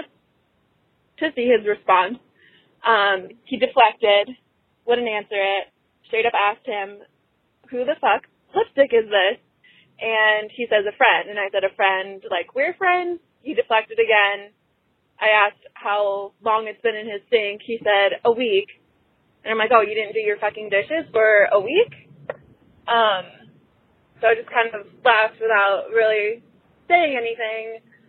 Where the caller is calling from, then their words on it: Chicago, Illinois, United States; I'm 26. I'm calling from Chicago.